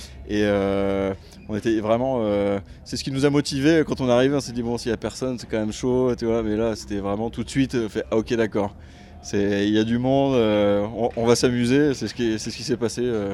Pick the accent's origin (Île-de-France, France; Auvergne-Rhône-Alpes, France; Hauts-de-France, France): Hauts-de-France, France; Arras; Alors oui, on est du Rillé. Donc l'arrière-gare arrageoise. Et non, en fait, on s'est retrouvés là... en tant qu'arrageois